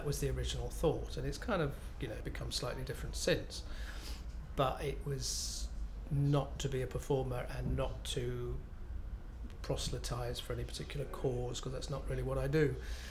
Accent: Nottingham, East Midlands, United Kingdom; I'm 55 and I come from Nottingham.

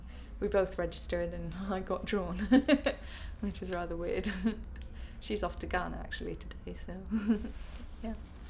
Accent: Luxembourg; moved away as an adult; now in United Kingdom; Basically, I'm half Greek, half English, but I grew up in Luxembourg and I moved to Britain to do my studies.

